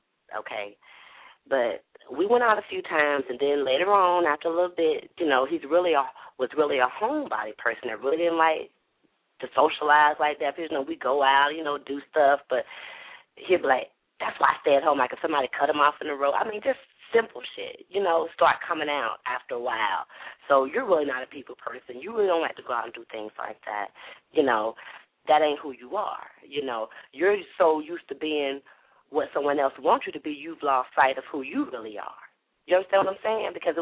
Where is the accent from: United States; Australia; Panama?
Panama; I know. And I'm from Panama.